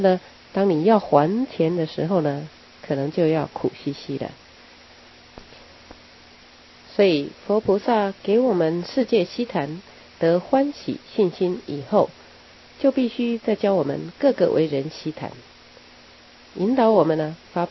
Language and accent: Chinese; Taiwan; 尤其是我们中国人最讲感情啊，讲人情。像基督教早期呀，他们来我们台湾传教